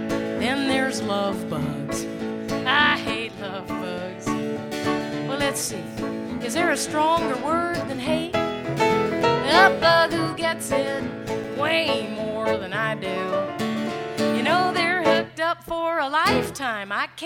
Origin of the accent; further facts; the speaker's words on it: Pensacola, Florida, United States; We did three different tours of duty up in Pensacola. So if a Navy kid has a hometown, Pensacola is my hometown, even though I weren't born there.